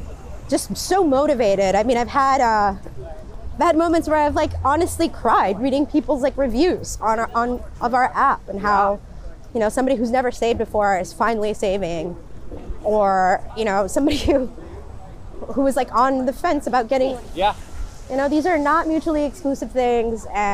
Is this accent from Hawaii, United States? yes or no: no; Miami, Florida, United States; Born and raised in Miami, Florida.